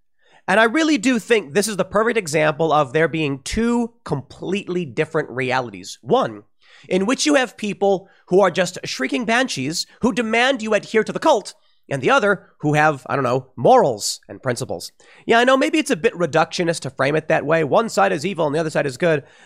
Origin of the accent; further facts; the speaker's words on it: United States; When I see the United States fighting for its interests, I say, I'm an American.